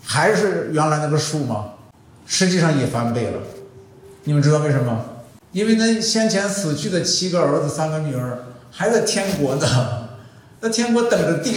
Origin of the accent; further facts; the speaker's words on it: China; 这个击打这个词儿，我们中国人原来不太用的。